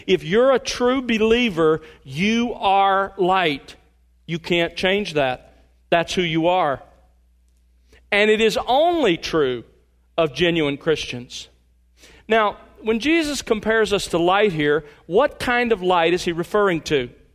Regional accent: Mobile, Alabama, United States; you know I grew up in Mobile, Alabama. And in Mobile, we lived there by the coast.

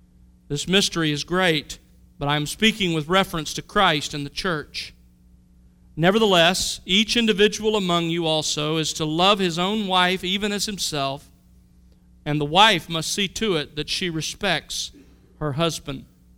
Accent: Mobile, Alabama, United States; I grew up in Mobile, Alabama, as you know, and during the summer, I'll never forget those hot August practices.

